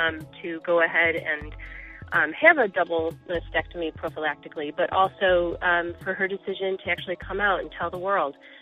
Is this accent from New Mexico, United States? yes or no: no; Detroit, Michigan, United States; I'm from Detroit.